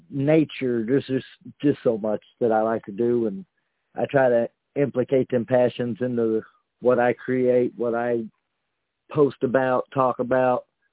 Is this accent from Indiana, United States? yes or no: yes; LaGrange, Indiana, United States; Well, I grew up in Indiana, way up north, what we northerners call the Amish territories. A little town called LaGrange. Then I bounced down to Florida for a year when I was like 8 or 9. Back home again to LaGrange area.